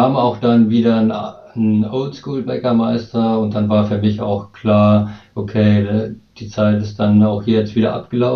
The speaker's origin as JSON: {"language": "German", "town": "Ingolstadt", "region": "Bavaria", "country": "Germany", "said": "Ich bin aus Ingolstadt und war 10 Jahre lang Koch"}